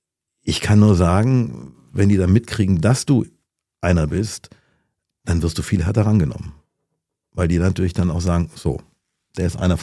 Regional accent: Ludwigsburg, Baden-Württemberg, Germany; weil ich komme aus dem Stuttgarter Raum, Ludwigsburg, habe dann auch in Tübingen studiert

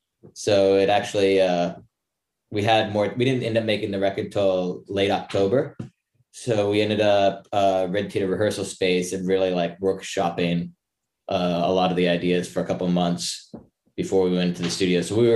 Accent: Los Angeles, California, United States; I'm from Los Angeles, California and lived here all my life.

